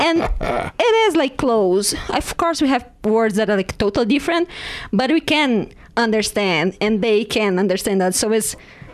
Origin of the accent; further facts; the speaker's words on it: Northeast Region, Brazil; I'm from northeast, so it's where all the beaches are. So basically, all the 9 states there is all about beaches, and we have a lot of tourists during the year, and it's always hot and humid.